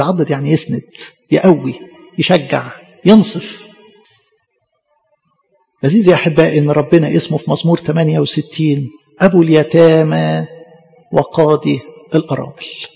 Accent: Egypt; إحنا يا مصريين كانت الموطن بتاعنا العبادات الوثنية، فتغربنا عن عبادات أبائنا من أجل المسيح.

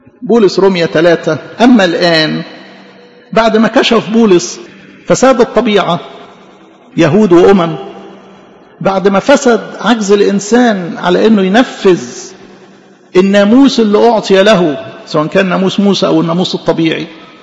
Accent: Egypt; فاكرين لو احنا كمصريين

